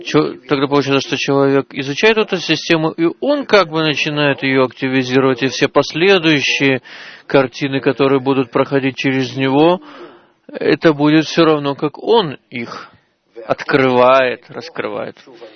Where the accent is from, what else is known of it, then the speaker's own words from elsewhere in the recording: Germany; я из Германии.